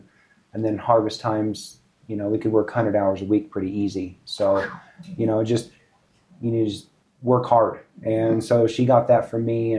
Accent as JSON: {"language": "English", "town": "Pine Bluffs", "region": "Wyoming", "country": "United States", "lives_now": "Fort Collins, United States", "said": "So I'm from Pine Bluffs, Wyoming, fourth generation farm."}